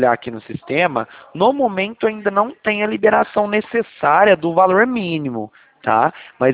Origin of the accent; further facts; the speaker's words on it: Franca, São Paulo, Brazil; A gente é de Franca.